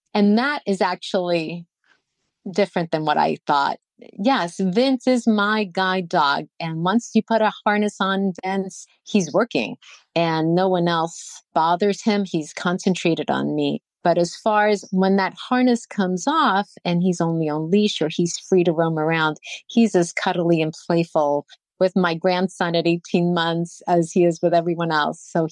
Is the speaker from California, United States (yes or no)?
no; New Jersey, United States; We came back in late September to my hometown, and we have no sidewalks. We have to walk the street close to the curb. And as you would imagine, in rural New Jersey, we have many trees